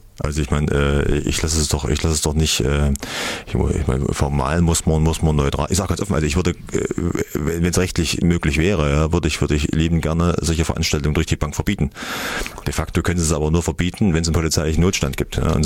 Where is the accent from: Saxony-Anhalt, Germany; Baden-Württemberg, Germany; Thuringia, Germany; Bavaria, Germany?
Thuringia, Germany; Erfurt; Wir neigen als Erfurter dazu, unser Licht selbst unter den Scheffel zu stellen.